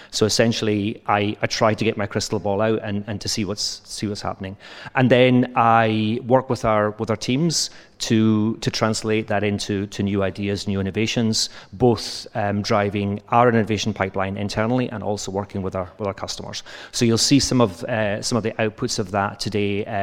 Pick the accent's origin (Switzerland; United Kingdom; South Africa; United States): United Kingdom; Scotland; accent: Scottish; now in Netherlands; but you'll have to put up with my Scottish accent.